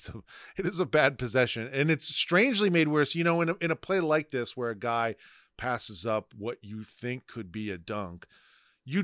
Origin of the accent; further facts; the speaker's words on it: Toledo, Ohio, United States; Jimmy Jackson, Toledo, Ohio's finest. I'm from Toledo. Jimmy Jackson's our guy.